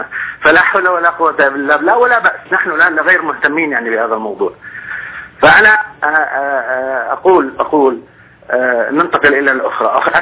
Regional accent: Homs, Homs Governorate, Syria; انا حمصي.

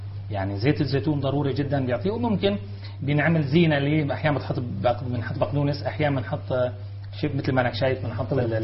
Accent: Syria; اللي احنا سوريين

